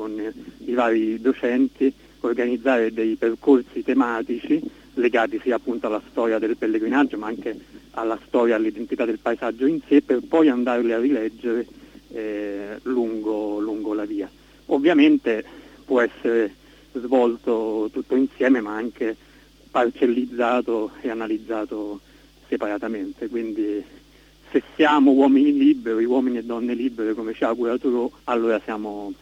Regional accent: Rome, Lazio, Italy; è un territorio di adozione per me, perché vengo da Roma, ma con cui negli anni ho instaurato un forte legame di appartenenza.

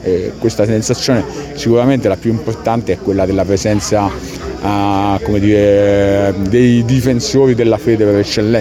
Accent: Carpineto Romano, Lazio, Italy; Io sono di Carpineto Romano, però lavoro a Latina

